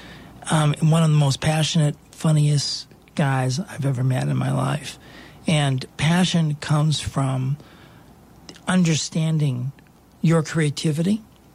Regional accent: Boston, Massachusetts, United States; I grew up in Boston, and they have an incredible children's theater there, Boston Children's Theater, and I started taking classes

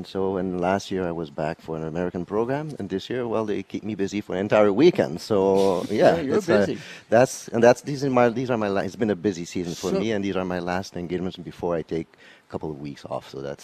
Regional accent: Canada; being Canadian

